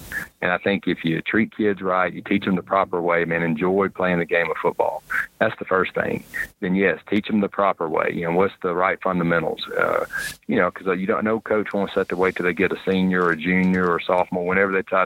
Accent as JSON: {"language": "English", "region": "Alabama", "country": "United States", "said": "I'm coming from Alabama. I could say easy cliche, could say like a Bear Bryant would probably be too easy"}